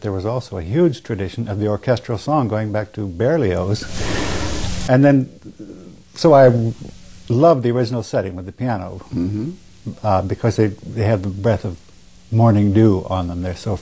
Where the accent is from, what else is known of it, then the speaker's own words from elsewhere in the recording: Ohio, United States; Oh, Southern Ohio, the foothills of the Appalachian hills there.